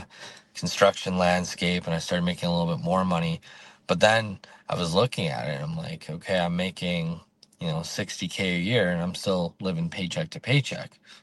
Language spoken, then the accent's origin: English; Vancouver, British Columbia, Canada; I grew up in Vancouver, BC, and it's an expensive city, right?